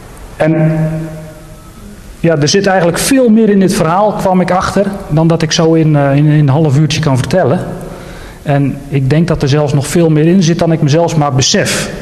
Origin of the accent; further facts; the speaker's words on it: Apeldoorn, Gelderland, Netherlands; ik kom dus uit Apeldoorn, uit de Messiaanse gemeente Braga daar.